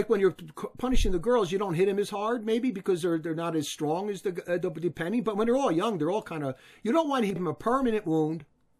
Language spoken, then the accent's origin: English; Newark, New Jersey, United States; where I grew up in Newark, because street punks, they beat one another up daily.